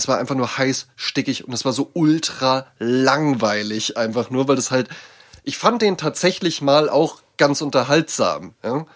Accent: Wetzlar, Hesse, Germany; Zeitpunkt der Aufnahme ist er gerade in meiner alten Heimatstadt Wetzlar

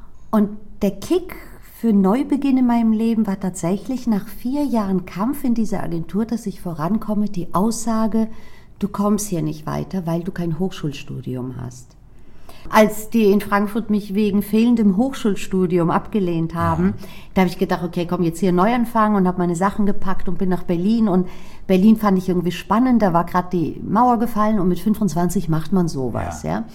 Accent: Greece; Also ich komme aus Griechenland, deswegen bin ich sehr oft in Griechenland.

